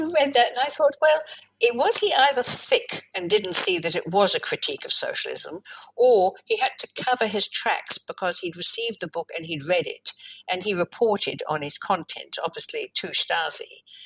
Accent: Australia; I'm an Australian, you know, and we know how to swear. I mean, I sound English, but that's my heritage, but I'm now Australian.

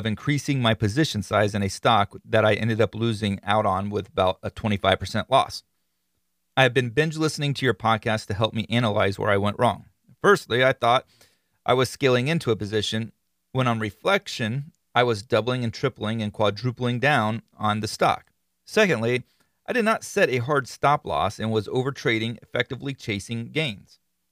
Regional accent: Florida, United States; I mean, I'm from Florida. I was born and raised in Florida, and not like in Miami or Fort Lauderdale or the ritzy kind of places.

